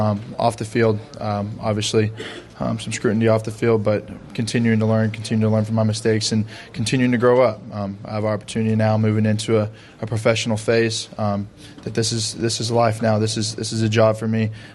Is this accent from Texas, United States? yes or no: yes; Texas, United States; born or raised there